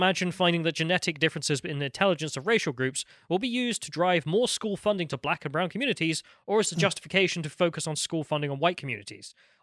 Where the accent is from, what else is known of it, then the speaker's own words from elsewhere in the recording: England, United Kingdom; As an Englishman